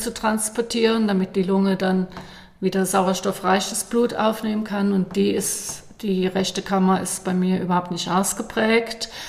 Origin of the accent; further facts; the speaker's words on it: Germany; now in Switzerland; Ja, ich komme aus Deutschland, bin jetzt seit 21 Jahren in der Schweiz, meinem damaligen Freund, jetzigen Ehemann, hierhin gefolgt, genau. Und wohne jetzt hier im Tölstal, im schönen Wieler